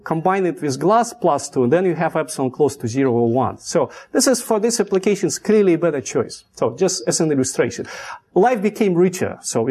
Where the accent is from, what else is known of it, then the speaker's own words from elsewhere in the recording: Russia; because I came from Russia.